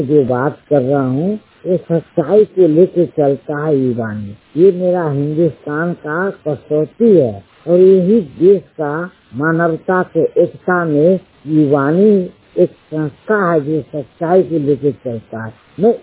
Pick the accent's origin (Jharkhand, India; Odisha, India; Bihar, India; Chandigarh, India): Bihar, India; मैं ग्राम पंचायत बाजी त्रिभुमैया प्रखंड विभूतिपुर जिला समस्तीपुर बिहार का रहने वाला हूँ।